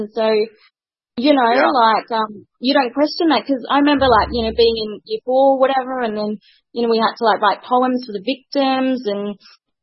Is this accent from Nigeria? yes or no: no; Sydney, New South Wales, Australia; from Sydney, Australia